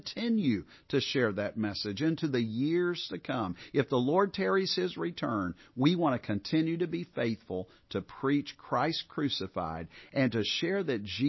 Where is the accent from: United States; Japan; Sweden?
Japan; Never in my wildest dreams as a missionary kid growing up in Japan would I have dreamed that I would pastor here